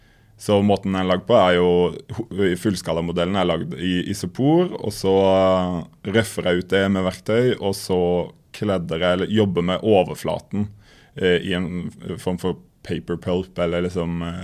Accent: Lillesand, Agder, Norway; og så hadde jeg et slags sånn sommeratelier I min hjemby, som jeg brukte mye også.

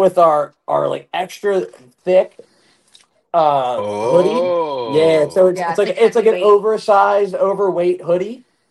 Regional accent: Philadelphia, Pennsylvania, United States; we're from Philadelphia, so we're producing a lot of clothes

